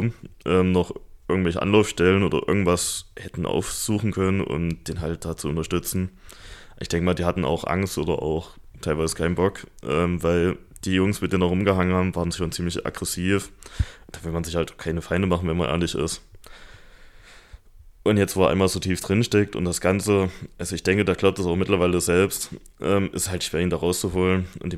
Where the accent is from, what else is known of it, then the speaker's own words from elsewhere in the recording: Thuringia, Germany; moved away; Nach dem Abschluss bin ich ja auch aus Thüringen weggezogen.